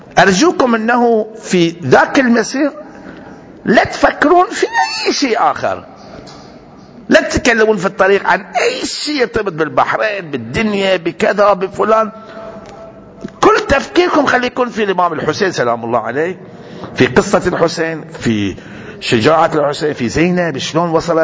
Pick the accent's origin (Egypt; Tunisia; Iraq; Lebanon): Iraq; Karbala, Karbala Governorate; إحنا من كربلاء جهة عون